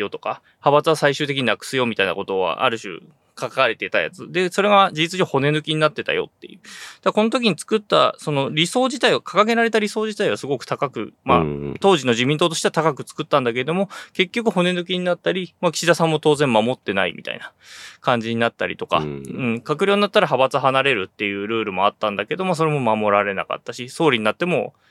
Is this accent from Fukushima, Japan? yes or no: yes; Aizu, Fukushima, Japan; はい、会津の、うん、なんなら、私の高校の先輩に、大先輩に当たる。会津、